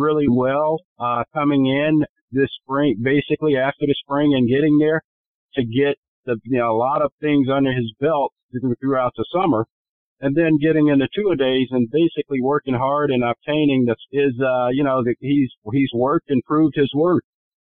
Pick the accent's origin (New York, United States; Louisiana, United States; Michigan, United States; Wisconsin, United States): Louisiana, United States; Shreveport; Growing up in Shreveport, there was always a plethora of former or NFL players that I idolized